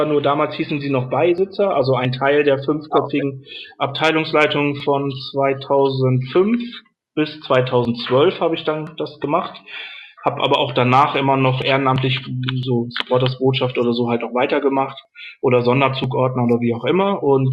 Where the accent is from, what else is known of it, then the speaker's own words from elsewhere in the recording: North Rhine-Westphalia, Germany; also born or lived in Ruhr area; ich bin im Ruhrgebiet geboren, direkt nebenan von Gelsenkirchen. Aufgewachsen bin ich dann aber im Sauerland.